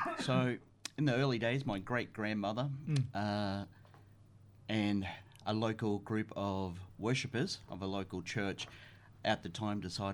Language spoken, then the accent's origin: English; Queensland, Australia; I'm a Jurabar Bagabara Dugabara man. Yes. I'm from Mamu Nation, south of Cairns. My mother's mother, she's Garan Garan from Bundaberg.